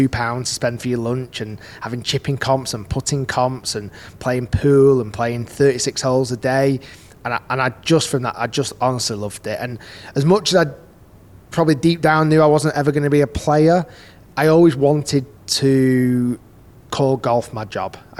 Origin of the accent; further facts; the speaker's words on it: Bolton, North West England, United Kingdom; I grew up in Bolton.